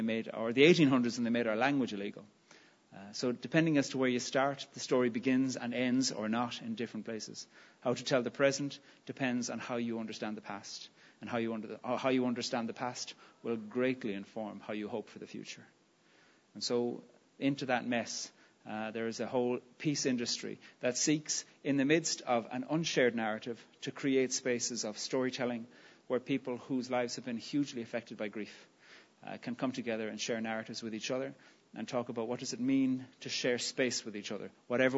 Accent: Ireland; And I said, "I'm Irish."

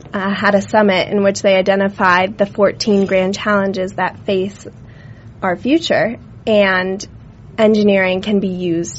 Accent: Chapel Hill, North Carolina, United States; And I'm from Chapel Hill, North Carolina, which is surrounded by three huge research universities.

